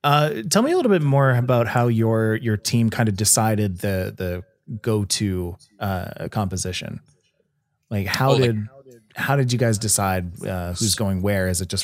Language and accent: English; Canada; I don't know, man. Like I'm Canadian, right? So I had access to the mobile version of Unite.